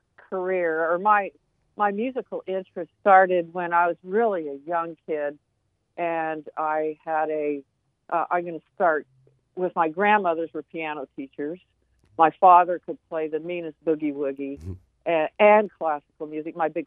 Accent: Dallas, Texas, United States; also born or lived in Berkeley / Oakland / Telluride; now in Laguna, United States; I'm from Dallas, Texas, and I lived in the Bay Area for a long time, in Berkeley, Oakland, the East Bay Area, and Telluride. But from the Bay Area, we moved here, my family.

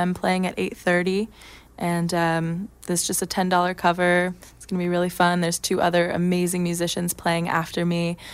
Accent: Lafayette, California, United States; Yeah, I grew up in the East Bay, in a little town called Lafayette.

